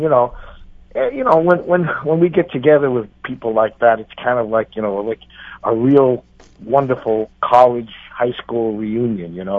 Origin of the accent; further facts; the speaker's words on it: New York, United States; I got lucky that I was growing up in New York where Alan Freed brought his, you know, rock and roll show.